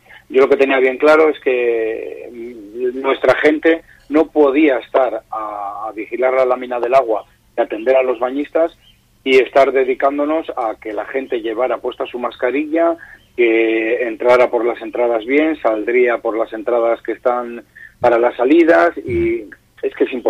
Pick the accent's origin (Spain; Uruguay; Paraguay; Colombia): Spain; Laredo, Cantabria; y a nivel personal, que soy de Laredo, hubiera sido un palo terrible